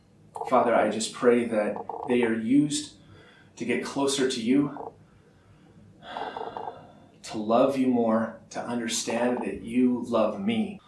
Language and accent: English; Colorado, United States; I grew up in Colorado. It was super cold there.